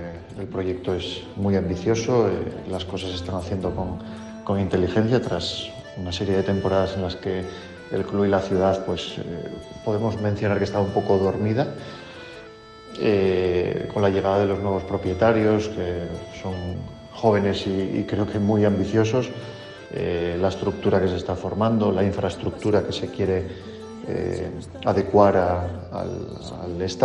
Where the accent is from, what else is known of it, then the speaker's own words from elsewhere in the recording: Asturias, Spain; moved away; más siendo asturiano, que llevaba 15 años fuera de Asturias, y volver y además volver a una ciudad como Avilés